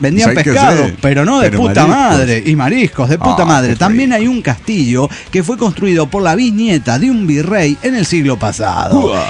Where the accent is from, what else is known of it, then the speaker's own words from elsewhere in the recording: Monterrey, Nuevo León, Mexico; de Monterrey, Nuevo León, México.